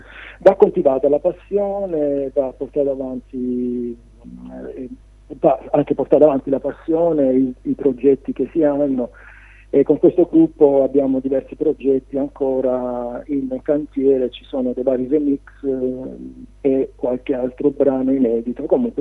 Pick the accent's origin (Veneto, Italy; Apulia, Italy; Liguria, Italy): Apulia, Italy; Veglie; Ma siamo di Veglie.